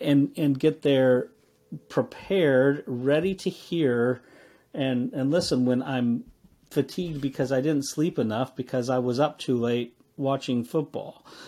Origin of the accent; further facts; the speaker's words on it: West Coast, United States; I'm from the West Coast, and so their kickoff time is at 10 p.m. on 10:30 on Saturday night.